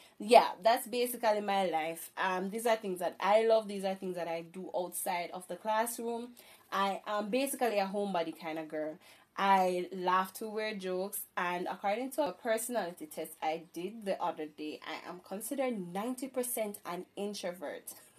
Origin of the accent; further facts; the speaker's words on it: Jamaica; I am from Jamaica, not Jamaica in America, but the one in the Caribbean, black, green, and gold all the way.